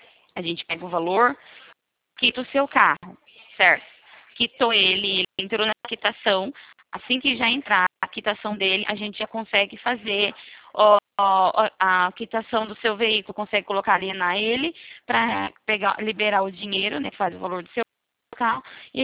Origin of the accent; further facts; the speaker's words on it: Araras, São Paulo, Brazil; É, eu sou de Arara também.